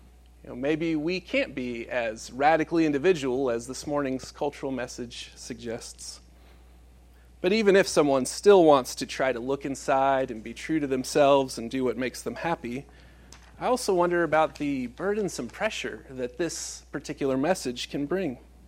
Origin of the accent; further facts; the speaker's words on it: Dallas, Texas, United States; I grew up in Dallas